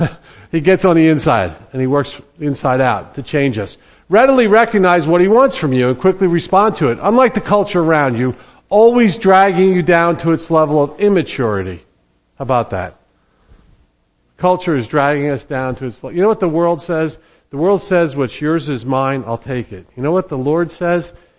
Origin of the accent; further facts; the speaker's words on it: New Jersey, United States; I kid around and say I'm from New Jersey, and my accent usually betrays me.